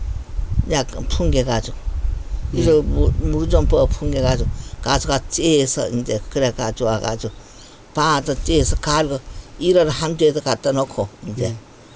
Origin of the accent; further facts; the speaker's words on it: Hoenggye, Gangwon, South Korea; 저 홍계래요.